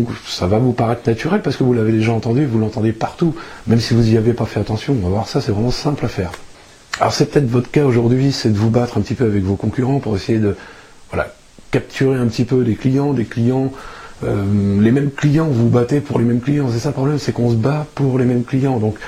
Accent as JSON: {"language": "French", "country": "France", "said": "je peux me permettre d'en parler parce que je suis français, je vis en France"}